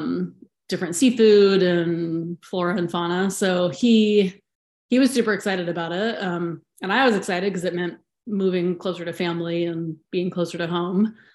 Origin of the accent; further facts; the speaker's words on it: Alaska, United States; I'm from Alaska originally, but we've lived here for like 11 years.